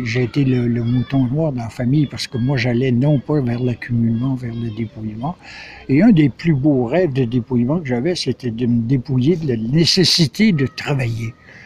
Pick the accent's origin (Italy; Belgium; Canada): Canada; Quebec; Je suis gaspésien. Alors, j'ai une connivence très, très forte avec les Bretons. Mes ancêtres venaient de Rouen, en Normandie. Et je suis gaspésien